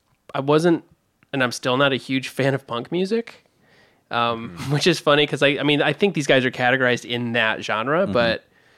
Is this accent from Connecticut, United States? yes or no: yes; New Britain, Connecticut, United States; It was in Connecticut, New Britain, Connecticut.